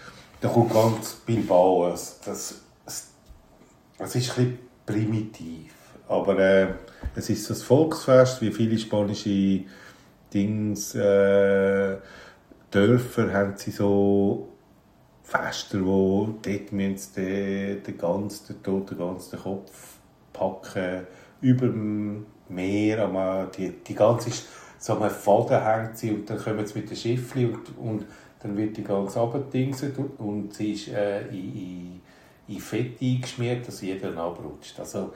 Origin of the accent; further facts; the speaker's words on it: Switzerland; bei uns in der Schweiz